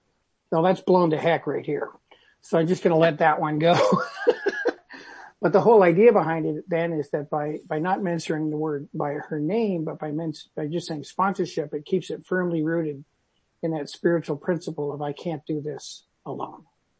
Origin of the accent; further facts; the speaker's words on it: Ontario, Canada; from Canada, as you know, from what Yvonne did, and live here in just outside of Toronto.